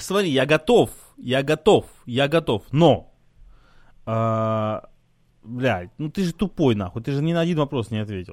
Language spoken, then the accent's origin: Russian; Saint Petersburg, Russia; Да, я из Питера.